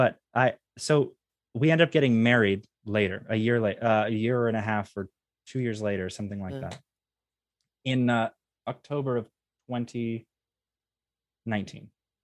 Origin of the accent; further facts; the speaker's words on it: Atlanta, Georgia, United States; she was from a different org on the other side of the planet, and I was from Atlanta. So we were going to meet at my parents' house